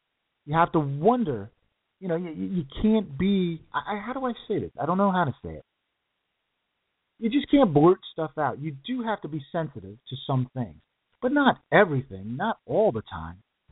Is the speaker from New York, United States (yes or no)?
yes; New Rochelle, New York, United States; I went to, you know, growing up in New Rochelle, it was just calm and cool.